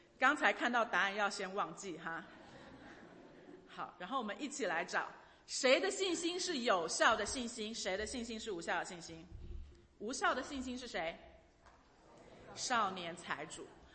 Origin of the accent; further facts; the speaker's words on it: Taiwan; 我也是从台湾来的。